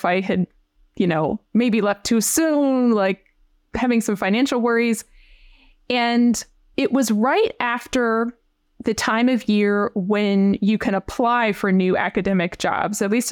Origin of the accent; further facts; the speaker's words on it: Virginia, United States; There was this job in my home state of Virginia, in the most beautiful part of the state, in the Blue Ridge Mountains.